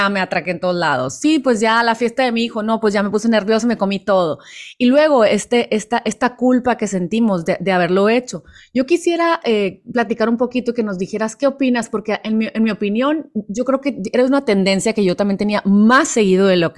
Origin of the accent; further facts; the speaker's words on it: Mexico; pero yo, pues como mexicana, pues sabemos que ahí vienen las posadas